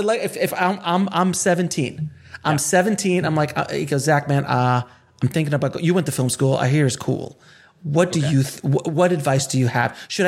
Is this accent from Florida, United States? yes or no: yes; Miami, Florida, United States; because I came from Florida, which sure. did Miami